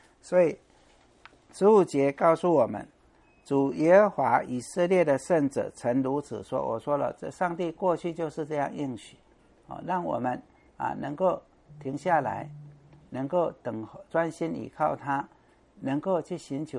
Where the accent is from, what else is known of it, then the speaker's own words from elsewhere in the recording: Fujian, China; accent: Minnan; 所以以前我们那个老人家我们闽南话叫行楼